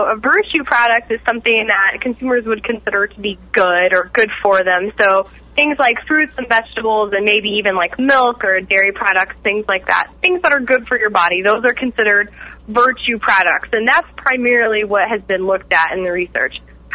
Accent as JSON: {"language": "English", "region": "Texas", "country": "United States", "tie": "born or raised there", "said": "Sure. I grew up in Texas. I did FFA and 4-H growing up, so I showed pigs."}